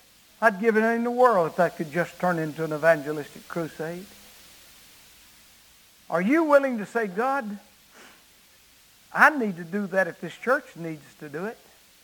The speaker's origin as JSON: {"language": "English", "region": "Arkansas", "country": "United States", "tie": "born or raised there", "said": "I called Ben Bracken, a photographer from my hometown, who was a layman preacher, had never pastored. All he did was preach revivals, and usually right around in Ouachita County where he could drive to them."}